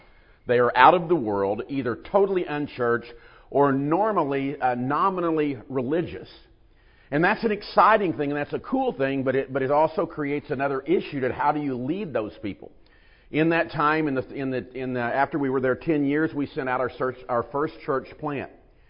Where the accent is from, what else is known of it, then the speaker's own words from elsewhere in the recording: St. Louis, Missouri, United States; at least if you look in our area where I'm from, and I'm from the St. Louis area